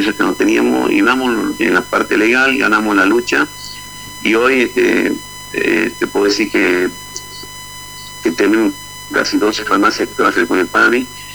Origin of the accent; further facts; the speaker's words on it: Salta, Argentina; Sí, pertenecemos a la de Salta, estamos ubicados en la frontera con Bolivia, somos una localidad de 17.000 habitantes.